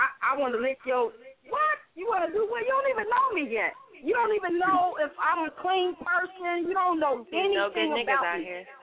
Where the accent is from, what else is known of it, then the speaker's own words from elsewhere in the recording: Chicago, Illinois, United States; Because born and raised in Chicago, I'm not a country girl, actually.